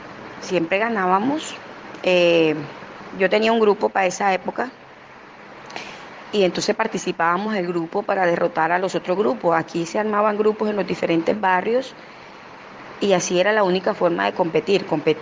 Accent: Caribbean Region, Colombia; Porque yo soy no solamente soy costeña, sino costeña sabanera.

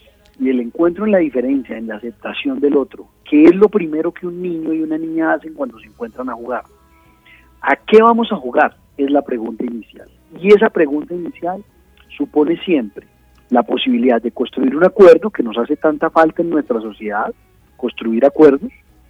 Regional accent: Medellín, Antioquia, Colombia; Yo soy de Medellín y eso hace que haya algunas diferencias en nombres y en acciones

